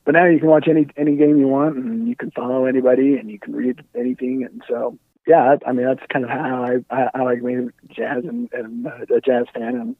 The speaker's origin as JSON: {"language": "English", "region": "Idaho", "country": "United States", "tie": "born or raised there", "said": "Yeah, I mean, I grew up like in Southern Idaho."}